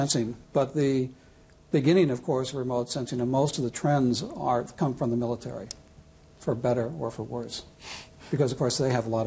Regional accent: Gainesville, Florida, United States; Well, actually, I'm from Gainesville, Florida, which is a very small university city about 600 miles from that photograph, which is Miami Beach.

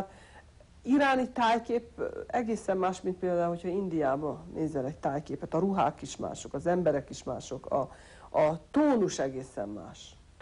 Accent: Hungary; mindenhol, ahol mondtam, hogy Magyarországról vagyok és Magyarországról származok

